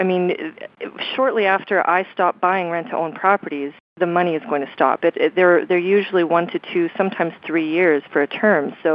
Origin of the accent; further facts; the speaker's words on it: Edmonton, Alberta, Canada; also born or lived in New Zealand; I'm from the Edmonton area, but I lived in New Zealand for a couple of years